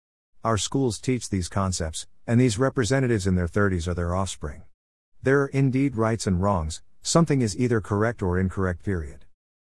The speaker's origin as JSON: {"language": "English", "town": "Boston", "region": "Massachusetts", "country": "United States", "tie": "born or raised there", "moved": "as an adult", "said": "I was born in Boston, Massachusetts in December of 1959, was raised there and lived there for 35 years. I piked the Ka'a, and everything was wicked good."}